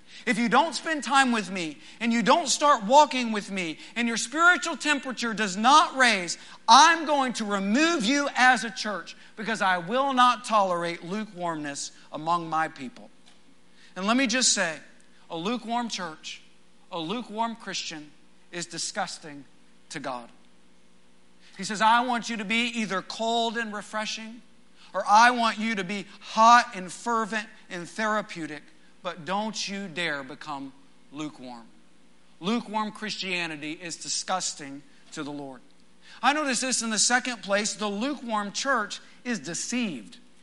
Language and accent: English; Midland, Texas, United States; it reminded me a little bit of growing up in West Texas. When the oil industry was booming, life was good in Midland, let me tell you.